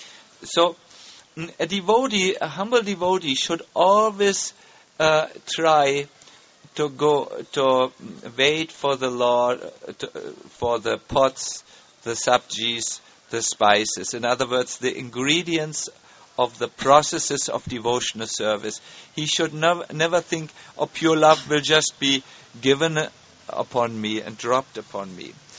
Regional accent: Germany; As, you know, we are from Germany.

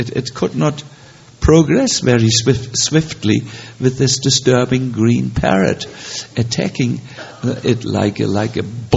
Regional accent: Germany; English is a second language; You know, we are from Germany. We are a little intense by nature.

